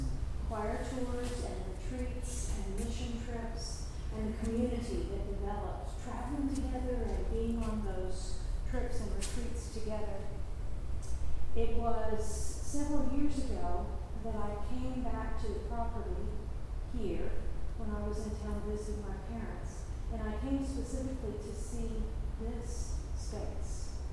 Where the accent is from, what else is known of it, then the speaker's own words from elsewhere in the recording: Gainesville, United States; Some of you may know that I grew up in Gainesville, as Rick said.